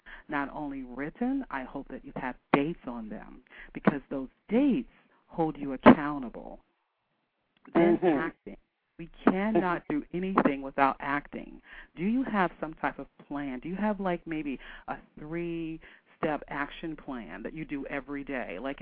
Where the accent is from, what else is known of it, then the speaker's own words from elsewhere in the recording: Canton, Ohio, United States; And we're talking about from Canton, Ohio. It's not quite the fashion capital of the world.